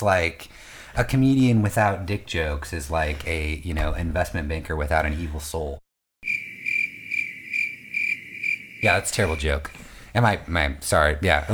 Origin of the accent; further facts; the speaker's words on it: Iowa, United States; Because when I grew up in Iowa, so I was super repressed.